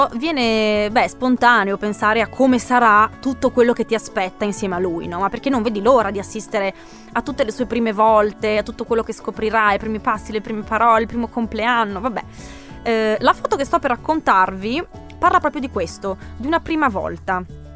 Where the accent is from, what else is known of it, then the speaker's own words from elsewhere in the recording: Friuli-Venezia Giulia, Italy; io ho un gruppo di amici che conosco da sempre, con cui sono cresciuta, diventata grande in Friuli